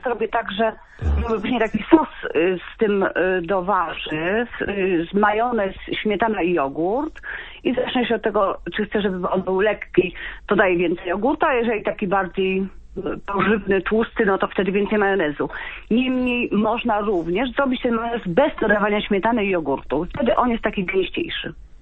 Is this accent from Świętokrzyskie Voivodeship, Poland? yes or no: yes; Świętokrzyskie Voivodeship, Poland; ja powiem, że jestem z Kieleckiego, więc tylko kielecką.